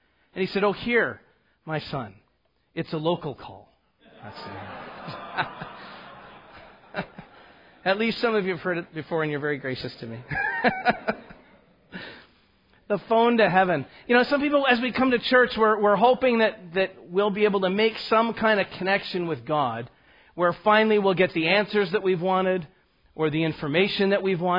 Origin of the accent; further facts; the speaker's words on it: Scarborough, Yorkshire and the Humber, United Kingdom; I'm from Scarborough, but I tell people that I'm Welsh because people that are related to me were there once.